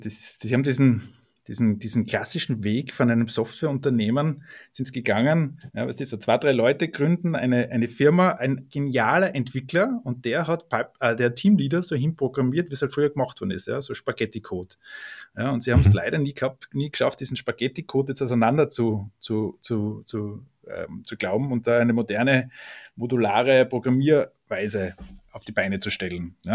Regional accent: Graz, Styria, Austria; also born or lived in Vienna; komme ursprünglich aus Österreich, geboren bin ich in Graz.

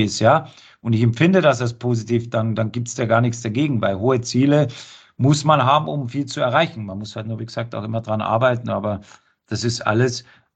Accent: Bavaria, Germany; now in Frankfurt, Germany; aber natürlich bin ich ein Bayer, und hier Frankfurt ist so ein bisschen die Mitte

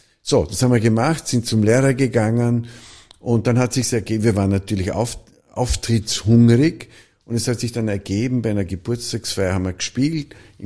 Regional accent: Vorarlberg, Austria; habe bei der Blasmusik in Vorarlberg, in einem Dorf in Nützeders, wo ich aufgewachsen bin, gespielt

